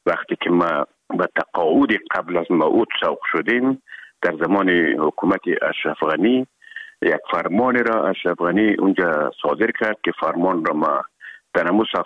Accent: Herat, Afghanistan; now in Kabul, Afghanistan; مدتی که ما در کابل آمدیم، خود زمان از هرات که آمدیم

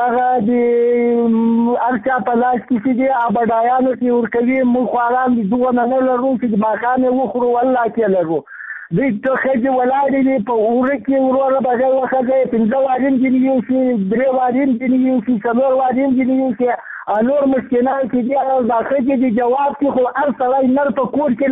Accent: Ghazni, Afghanistan; زه د غزنی دی ولایت کې مرکز دی ولسوالۍ یم.

